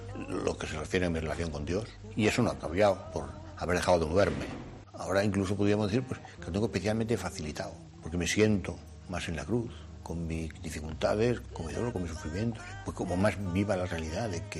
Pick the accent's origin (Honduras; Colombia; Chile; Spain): Spain; Ciudad Real, Castilla-La Mancha; born there; also born or lived in Madrid; Nací en Ciudad Real, digamos al principio de los años 50, del siglo pasado ya. Me trasladé a Madrid